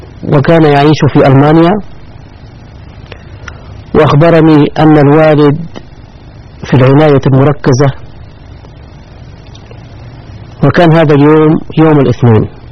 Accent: Upper Egypt, Egypt; moved away as an adult; now in Saudi Arabia; حتى وصلت إلى بلدتي في صعيد مصر

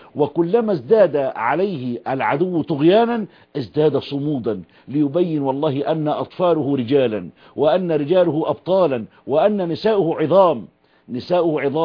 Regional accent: Egypt; إذا حل عندنا في مصر أو حل في الشام أو في الجزائر أو في أي بلد

